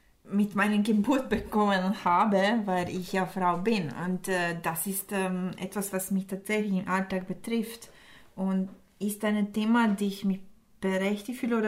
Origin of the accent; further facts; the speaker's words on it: Split, Split-Dalmatia County, Croatia; German is a second language; now in Vienna, Austria; Split ist immer noch meine Heimat, Kroatien ist meine Heimat.